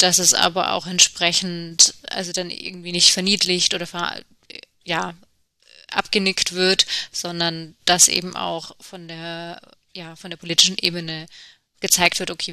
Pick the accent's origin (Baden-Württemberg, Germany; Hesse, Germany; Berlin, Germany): Baden-Württemberg, Germany; Neckarsulm; ich komme auch selber aus dem Landkreis, also aus Neckarsulm, und von daher kann ich das auch gut verbinden, so ja, wie ich aufgewachsen bin.